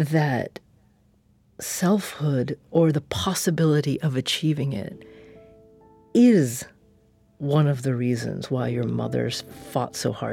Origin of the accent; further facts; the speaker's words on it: Corvallis, Oregon, United States; Happened to be my hometown of Corvallis, Oregon.